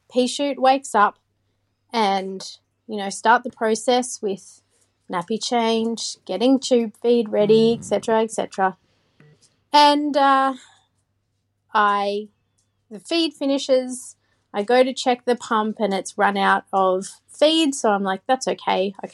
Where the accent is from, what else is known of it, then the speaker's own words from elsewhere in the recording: Queensland, Australia; I'm from Queensland.